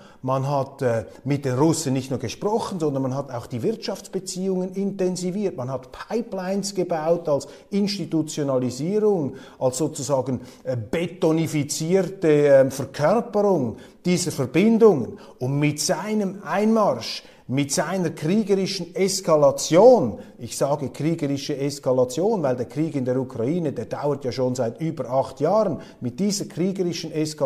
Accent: Switzerland; ich würde mich auch dem Westen zurechnen, auch als Schweizer, selbstverständlich

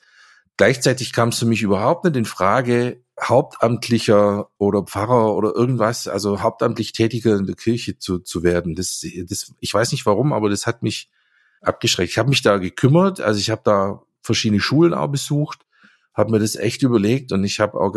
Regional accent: Esslingen, Baden-Württemberg, Germany; Also ich komme ja hier aus dem Süden, Esslingen bei Stuttgart. Das heißt, ich bin landeskirchlich aufgewachsen.

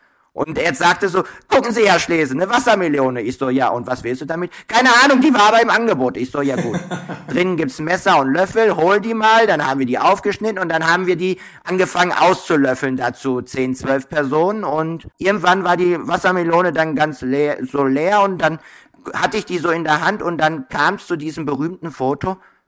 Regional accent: Altena, North Rhine-Westphalia, Germany; born there; Gebürtig bin ich aus Altena. Das ist so circa 15 Kilometer von Hohenlimburg weg. Die Lenne dann einfach hoch. Wir haben auch hier Hochwasser wie in Hohenlimburg. Bin jetzt inzwischen 37 Jahre alt

